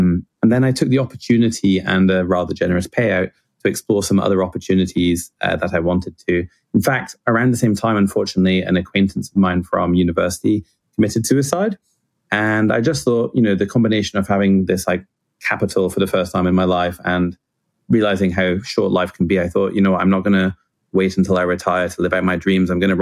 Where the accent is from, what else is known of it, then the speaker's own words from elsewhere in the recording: Scotland, United Kingdom; So I grew up in Scotland, and from when I was a child, I was just really interested in business.